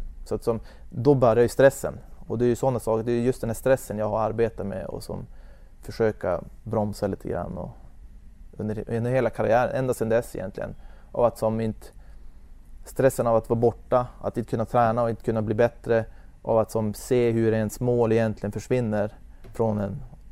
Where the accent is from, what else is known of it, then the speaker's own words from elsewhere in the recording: Ljusvattnet, Västerbotten County, Sweden; Jag är från Ljusvattnet typ.